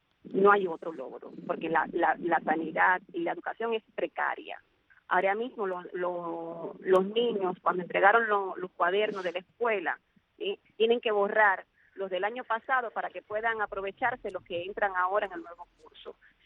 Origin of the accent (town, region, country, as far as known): Cuba